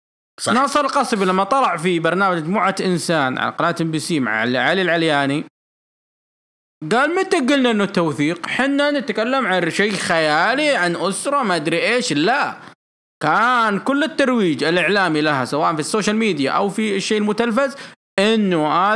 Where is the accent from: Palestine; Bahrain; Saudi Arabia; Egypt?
Saudi Arabia; لمعارك بين النخب المثقفة عندنا في السعودية